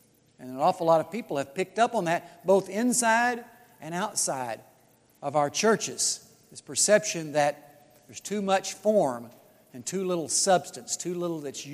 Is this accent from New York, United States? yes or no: no; Missouri, United States; I'm from Missouri, sorry. Those of you who know, you've driven by, nothing much to brag about.